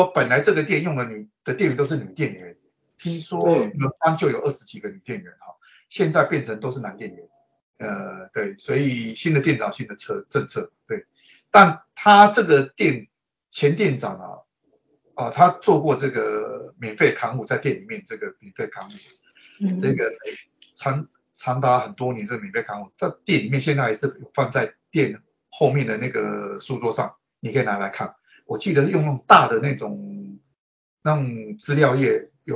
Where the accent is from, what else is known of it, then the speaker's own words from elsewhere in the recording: Taiwan; 那个老板是我们，也是我们台湾人陈先生。